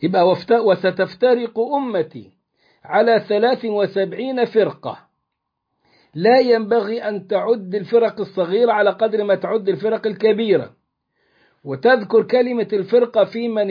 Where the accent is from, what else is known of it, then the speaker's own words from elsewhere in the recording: Egypt; فممكن يقع خلاف مثلا ما بين بعض الطوائف كالتي كانت عندنا في مصر